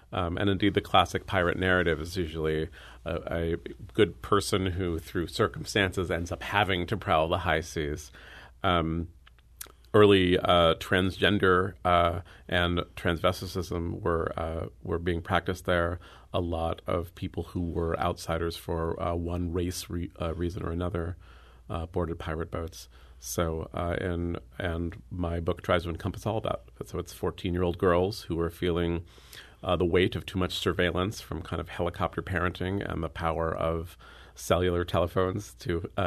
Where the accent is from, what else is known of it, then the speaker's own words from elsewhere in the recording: San Francisco, California, United States; And I take a lot of public transportation in San Francisco, my hometown. I remember taking public transportation when I was a teenager, and I remember specifically that there was no one my age on the bus.